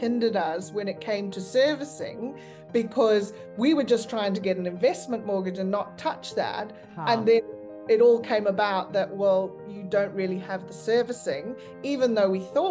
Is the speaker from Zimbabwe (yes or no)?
yes; Zimbabwe; also born or lived in South Africa / London; now in Australia; we're both from Zimbabwe, and pretty much went from Zimbabwe to South Africa, did a stint in the Channel Islands in Guernsey in banking, which was very eye-opening. then moved on to London. We were in London for 8 years.